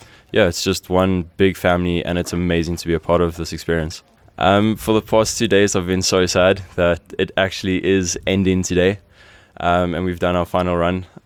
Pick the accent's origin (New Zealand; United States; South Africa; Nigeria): South Africa; I'm from Team South Africa.